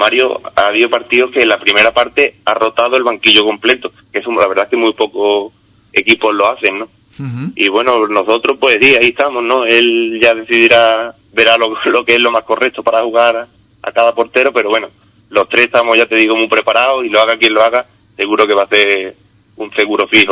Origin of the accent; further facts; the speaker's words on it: Ubrique, Andalusia, Spain; los tres somos de Ubrique, somos tres buenos porteros de aquí de Ubrique